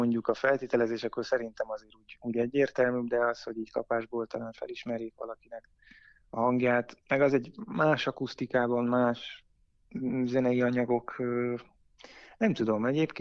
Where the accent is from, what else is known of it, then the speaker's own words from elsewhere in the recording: Pécs, Baranya, Hungary; és én pécsi származású vagyok